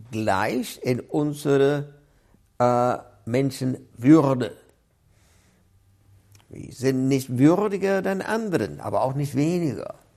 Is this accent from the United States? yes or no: yes; United States; ich bin auf die Straße gegangen und protestiert, aber als Amerikaner, dieses Verbrechen ist in meinem Namen geschehen.